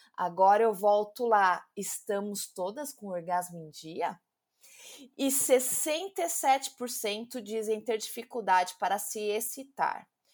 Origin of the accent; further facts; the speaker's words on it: São Paulo, Brazil; accent: paulista; sou de São Paulo, então este meu sotaque, quando você ouvir um sotaque paulista, é o meu.